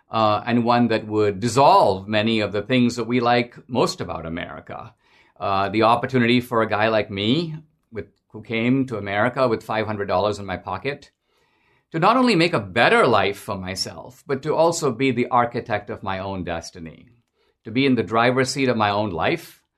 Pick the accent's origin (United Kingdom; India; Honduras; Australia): India; now in United States; In my home country of India